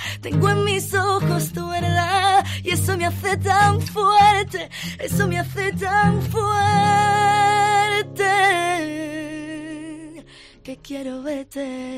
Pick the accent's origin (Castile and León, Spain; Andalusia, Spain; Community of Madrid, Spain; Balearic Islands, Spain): Andalusia, Spain; Punta Umbría; estaremos en Punta Umbría, en mi pueblo